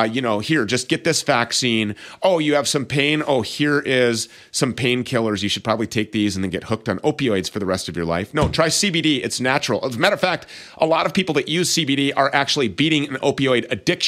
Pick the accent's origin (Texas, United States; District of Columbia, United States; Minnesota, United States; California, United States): Minnesota, United States; It's sourced right here in my home state of Minnesota